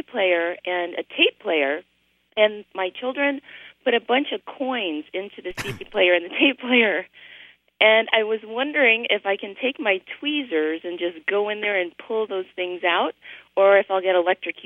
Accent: Moorpark, California, United States; Hi, I'm from Moore Park, California.

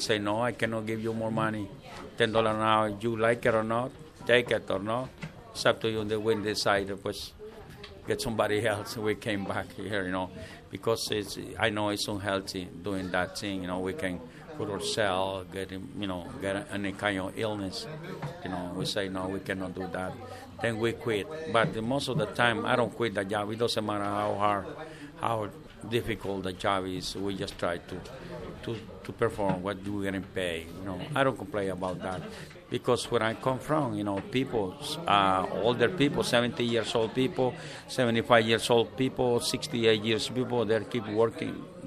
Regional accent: El Salvador; moved away; Well, I'm from El Salvador. … I got family down there, you know. I've been here for long, you know, more than 30 years now.

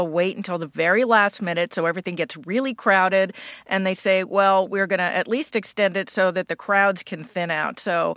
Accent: Maryland, United States; born or raised there

